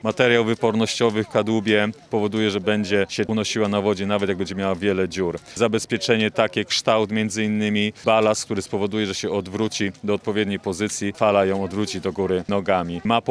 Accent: Złotoryja, Lower Silesian Voivodeship, Poland; pochodzę ze Złotoryi, najstarszego miasta w Polsce.

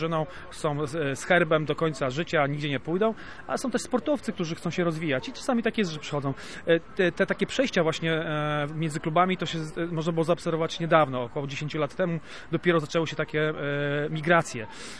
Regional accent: Gdynia, Pomeranian Voivodeship, Poland; jestem z Gdyni, ale nie miałem w Gdyni klubu, więc jeździłem do Sopotu i tam grałem

